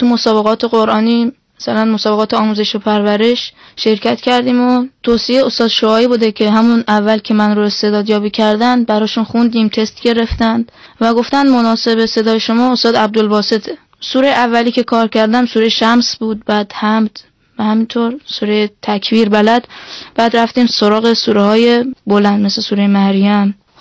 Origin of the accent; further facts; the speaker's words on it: Isfahan, Iran; من متولد سال 1387، من سالتا اصفهانی هستم.